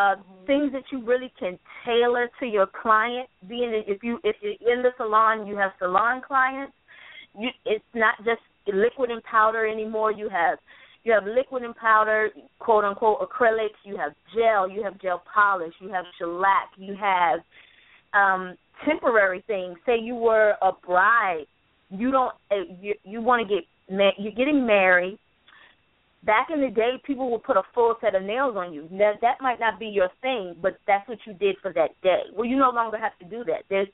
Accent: Virginia, United States; now in New York City, United States; I'm a freelance manicurist in New York City. I'm originally from Virginia.

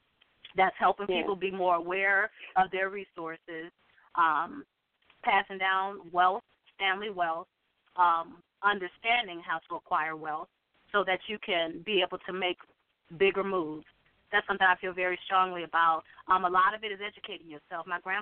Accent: Ohio, United States; Because I'm from Ohio and live in Ohio.

